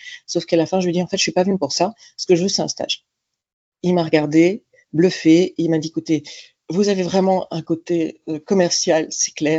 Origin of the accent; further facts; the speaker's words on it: France; j'ai une vie, en fait, en France, une première vie en France. J'ai grandi en France, j'ai fait mes études en France, dans une superbe école de commerce à Lille, à l'EDEC. Et puis, je me suis mariée avec un Français.